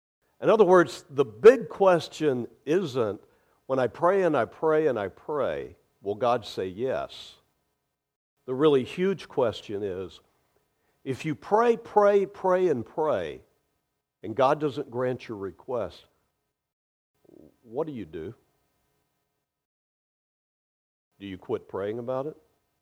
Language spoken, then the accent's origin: English; the South, United States; also born or lived in Indiana, United States; And I'm from the South, so we moved to Florida.